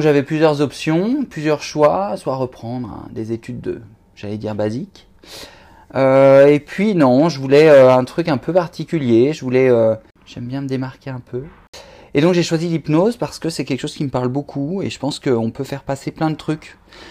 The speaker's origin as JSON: {"language": "French", "town": "La Clusaz", "region": "Auvergne-Rhône-Alpes", "country": "France", "tie": "born or raised there", "said": "Au départ, je viens de la montagne. Je suis né en Haute-Savoie, à la Clusaz. Et donc, j'ai grandi et j'ai fait vraiment jusqu'à 34 ans là-bas."}